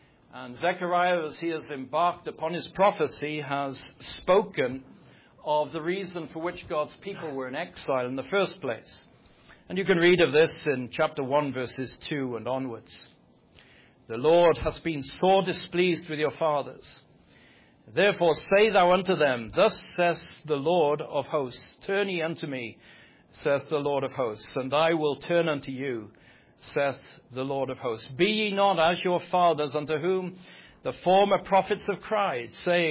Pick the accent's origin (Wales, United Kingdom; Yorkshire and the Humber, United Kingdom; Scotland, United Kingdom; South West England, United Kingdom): Wales, United Kingdom; that is because of the experience of growing up in Wales.